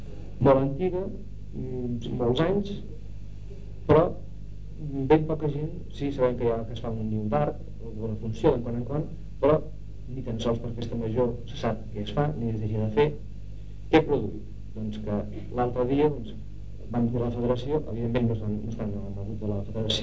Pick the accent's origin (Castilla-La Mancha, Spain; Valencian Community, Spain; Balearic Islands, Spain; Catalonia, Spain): Castilla-La Mancha, Spain; Cuenca; nosaltres som de Cuenca, però els nostres fills ja són nascuts aquí, però els nostres fills parlen català.